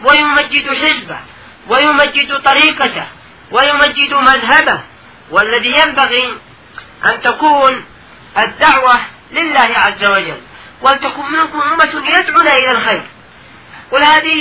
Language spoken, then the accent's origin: Arabic; Yemen; الآن عندنا في اليمن